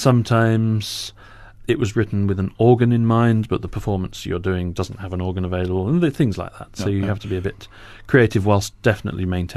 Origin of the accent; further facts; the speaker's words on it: Zambia; born there; Actually, I was born in Zambia.